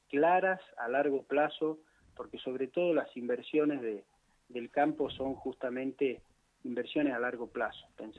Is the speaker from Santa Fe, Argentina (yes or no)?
no; Salta, Argentina; cada uno de nosotros como argentinos, ¿no? Y como salteños